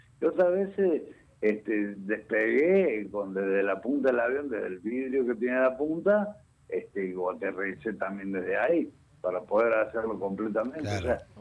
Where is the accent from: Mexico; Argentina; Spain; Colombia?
Argentina; Córdoba; now in Paraná, Argentina; Yo soy cordobés, pero hace muchísimos años que vivo acá en Paraná.